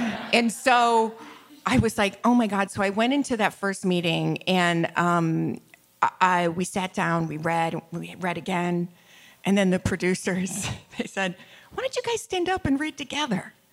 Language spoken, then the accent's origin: English; Bay City, Michigan, United States; I'm from Bay City, Michigan.